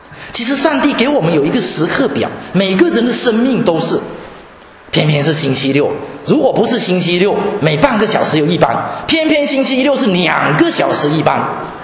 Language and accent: Chinese; Guangdong, China; 那简直是我们广东人说湿湿水，小毛毛雨而已